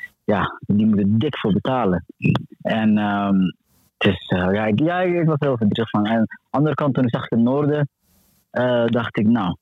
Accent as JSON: {"language": "Dutch", "country": "Somalia", "second_language": "Dutch", "said": "En wij zijn ook Somaliër. Maar we willen onze eigen regering. We willen ons eigen land."}